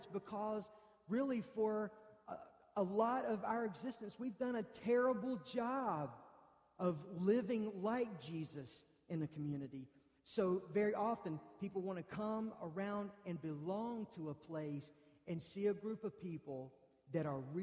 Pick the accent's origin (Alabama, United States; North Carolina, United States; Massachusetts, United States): North Carolina, United States; Charlotte; I didn't grow up in Washington. I grew up in Charlotte.